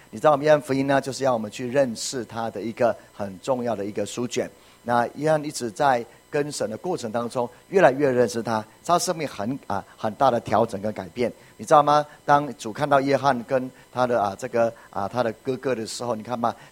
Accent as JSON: {"language": "Chinese", "town": "Puli", "region": "Nantou County", "country": "Taiwan", "tie": "born or raised there", "said": "我从小住在埔里啊，有我们家就有很多的葡萄园在当中"}